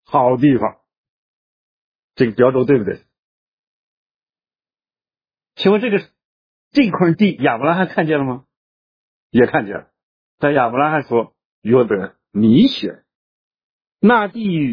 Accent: Shaanxi, China; 要我们陕西人就是不简单，少说话，外面出去两下解决了算了。

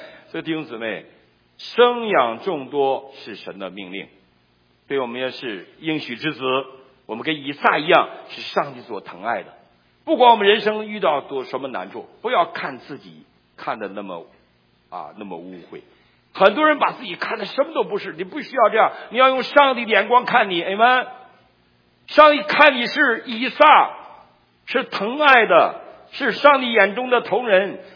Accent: Northeast China, China; 尤其我们东北人

